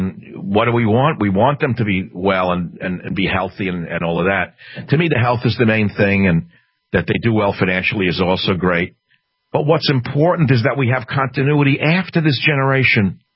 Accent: Queens, New York, United States; I grew up in Queens, New York.

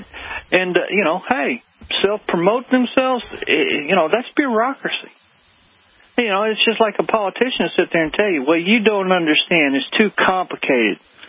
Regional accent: the South, United States; Now, I know she heard me, and she knows I'm from the South.

